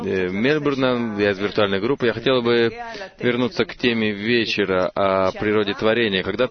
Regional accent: Australia; я из Австралии. Я не из группы Сидней или Мельбурна, я из виртуальной группы.

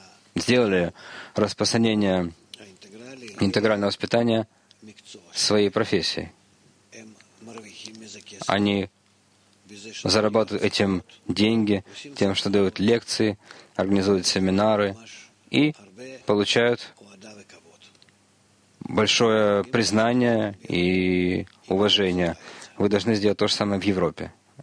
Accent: Netherlands; Мы из Голландии. Есть очень сильная женская группа, кроме мужской.

